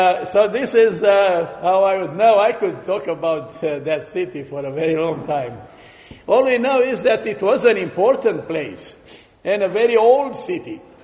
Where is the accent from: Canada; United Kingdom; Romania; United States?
Romania; When we grew up in Romania, we were eating Jaffa oranges.